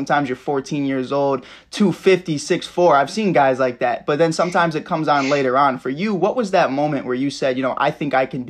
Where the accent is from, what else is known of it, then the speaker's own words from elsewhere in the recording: Chicago, Illinois, United States; you know, personally, you know, growing up in Chicago, it's about 4 months out of the year, and then the other eight you're stuck in your house.